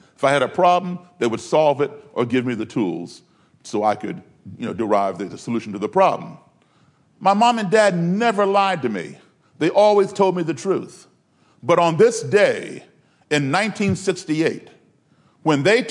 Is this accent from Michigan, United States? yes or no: yes; Detroit, Michigan, United States; Chicago, my hometown, Detroit, Los Angeles